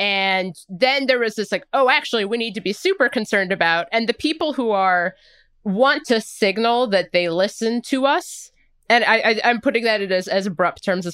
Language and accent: English; United States; I'm going to intentionally go to Red Robin and eat a burger because I'm an American.